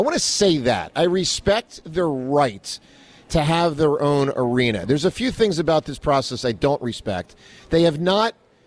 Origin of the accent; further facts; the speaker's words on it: Philadelphia, Pennsylvania, United States; As a Philadelphian, I have taken a certain, well, do I take pride in the sports complex?